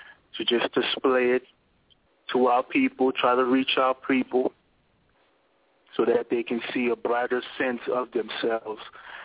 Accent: New Orleans, Louisiana, United States; now in Atlanta, United States; I am from New Orleans, Louisiana, but I live here in Atlanta, Georgia.

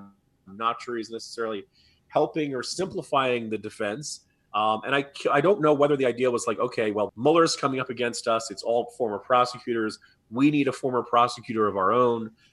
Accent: New Jersey, United States; I grew up in New Jersey, you know, in the 1980s

